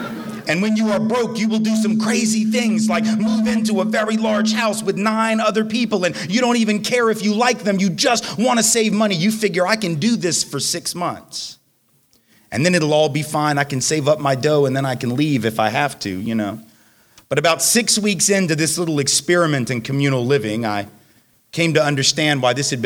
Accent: Nashville, Tennessee, United States; I have no idea because I'm from Nashville.

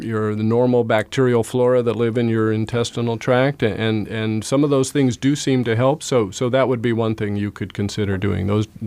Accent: California, United States; Pertussis, I'm from California, so we just got through a terrible year of pertussis with over 9,000 cases in California and 10 deaths in babies.

